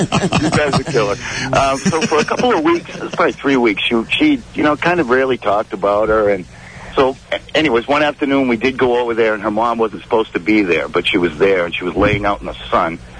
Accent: Massachusetts, United States; I'm from Massachusetts, but I met her up in Maine. We used to spend our summers up there.

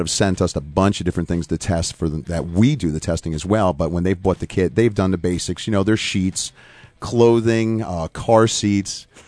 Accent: New York, United States; I'm Orange County, New York.

